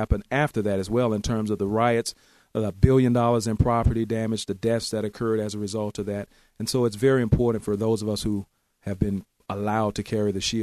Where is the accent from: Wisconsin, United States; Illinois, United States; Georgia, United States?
Georgia, United States; now in Knoxville, United States; I was born and raised in Georgia, so I'm used to Southern hospitality, but the people of Knoxville has taken it to a completely different level.